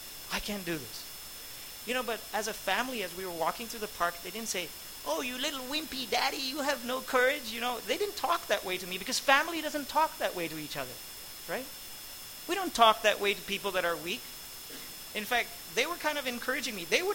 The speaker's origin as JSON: {"language": "English", "town": "Pune", "region": "Maharashtra", "country": "India", "said": "And they began to accuse me, you know, because I'm from Pune."}